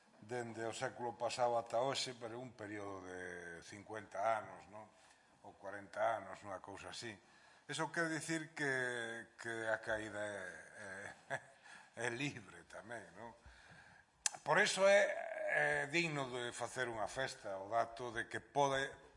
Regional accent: Santiago de Compostela, Galicia, Spain; eu aprendín galego na rúa en Santiago, bueno, en a aldea tamén, pero vamos, en Santiago.

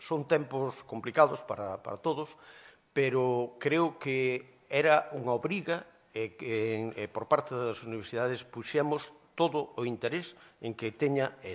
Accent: Mondoñedo, Galicia, Spain; eu que son de Mondoñedo, eu son mindoniense, dos nacidos baixo a Paula

